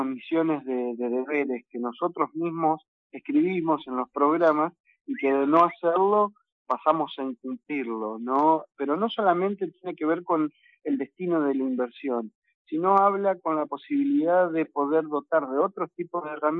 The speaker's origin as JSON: {"language": "Spanish", "town": "Luis Beltrán", "region": "Río Negro", "country": "Argentina", "said": "uno también viene de una localidad muy pequeña. Yo vengo de Luis Beltrán, del corazón del Valle Medio"}